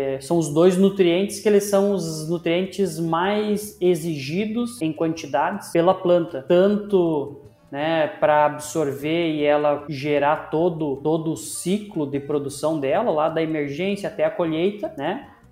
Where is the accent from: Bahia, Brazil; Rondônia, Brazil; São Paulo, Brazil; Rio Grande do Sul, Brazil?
Rio Grande do Sul, Brazil; Frederico Westphalen; now in Porto Alegre, Brazil; Mas sou natural de Frederico Westphalen, morando aqui na capital dos gaúchos, Porto Alegre.